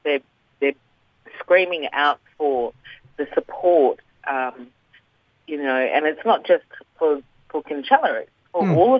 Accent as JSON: {"language": "English", "region": "Western Australia", "country": "Australia", "also_born_or_lived": "Queensland / Cairns", "lives_now": "Darwin, Australia", "said": "I'm Yamaji from Western Australia."}